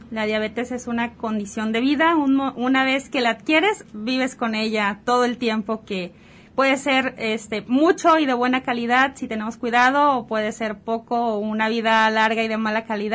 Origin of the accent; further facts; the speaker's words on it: Mexico; como mexicanos ya tenemos un factor de riesgo para padecer diabetes